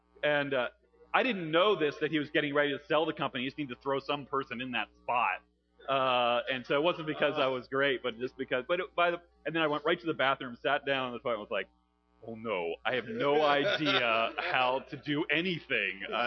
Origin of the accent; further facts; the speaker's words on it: Cincinnati, Ohio, United States; Actually, I grew up in Cincinnati, Ohio, not in a Christian family.